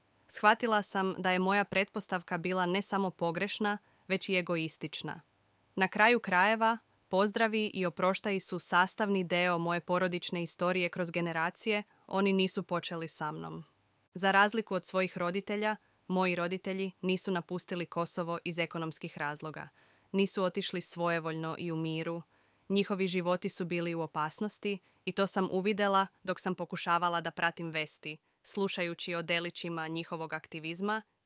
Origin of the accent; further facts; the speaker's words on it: Germany; Za razliku od mene koja sam rođena ovde, iako je moja porodica već treća generacija u Njemačkoj, još od 1970. godine.